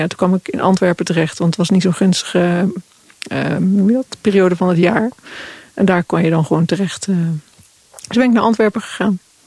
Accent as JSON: {"language": "Dutch", "town": "Tholen", "region": "Zeeland", "country": "Netherlands", "tie": "born or raised there", "said": "Ja, dus ik ben gewoon opgegroeid in Tolen en ging de brug over toen de brugklas aanbrak."}